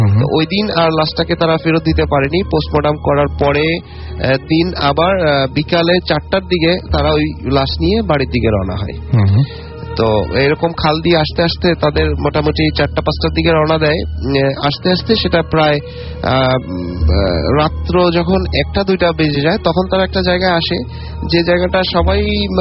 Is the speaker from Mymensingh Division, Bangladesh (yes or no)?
no; Barisal, Barisal Division, Bangladesh; Again Barishal থেকে বলছি, বরিশাল থেকে এসেছি।